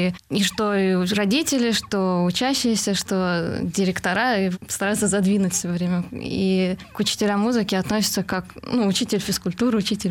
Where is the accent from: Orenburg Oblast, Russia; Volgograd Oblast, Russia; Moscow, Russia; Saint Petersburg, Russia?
Moscow, Russia; born there; Ну, я вообще родилась в Москве.